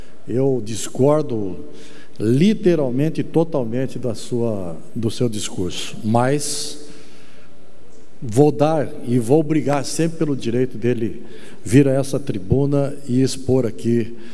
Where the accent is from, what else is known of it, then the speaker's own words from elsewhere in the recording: Joinville, Santa Catarina, Brazil; somos da Manchester Catarinense.